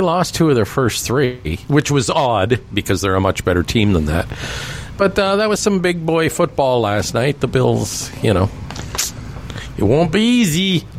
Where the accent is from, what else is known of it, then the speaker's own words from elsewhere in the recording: Canada; You know, just being a Canadian, I'm looking at the course and I'm looking at the weather and I'm looking at the galleries.